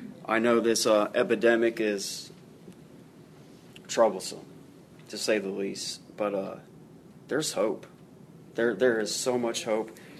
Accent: Lima, Ohio, United States; now in Dayton, United States; I am 33 years old. I am from Lima, Ohio. I've been in the Dayton area since August 25th of last year.

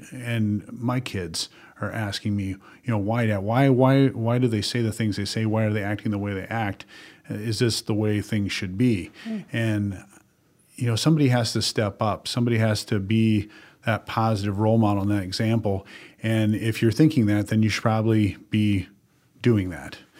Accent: Dell Rapids, South Dakota, United States; Well, we had a great campaign launch in my hometown of Del Rapids to a packed house.

